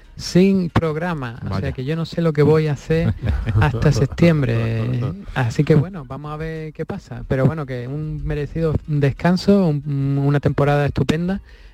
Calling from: Australia; Aquí me dejáis que estoy en Australia … de Australia.

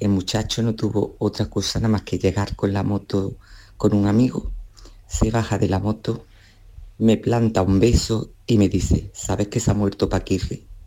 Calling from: Córdoba, Andalusia, Spain; de Córdoba.

